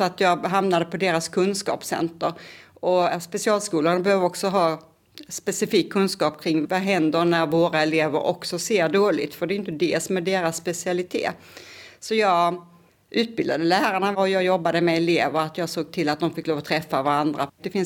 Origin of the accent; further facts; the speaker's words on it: Kristianstad, Skåne, Sweden; now in Lund, Sweden; jag är uppvuxen i Kristianstad. Jag hamnade i Lund första gången som 19-åring när jag hade gått ut gymnasiet och bestämde mig för att börja plugga vidare. Och sen har jag varit till och från Lund några gånger, men nu för tiden, sedan 2019, så är det min hemstad också.